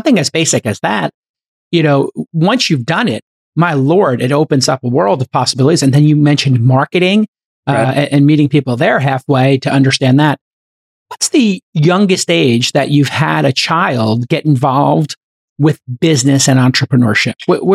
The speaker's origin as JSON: {"language": "English", "region": "New York", "country": "United States", "tie": "born or raised there", "lives_now": "California, United States", "said": "Because I'm from the formerly great state of California. I grew up in New York."}